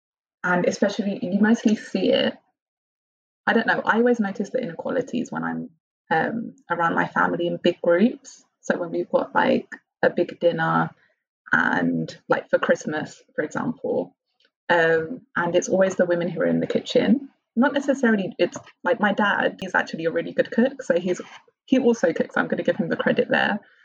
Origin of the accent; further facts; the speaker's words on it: London, United Kingdom; So I'm from North London and I'm a second generation Greek Cypriot, which means that my parents were born in Cyprus, but I was born over here and I grew up over here.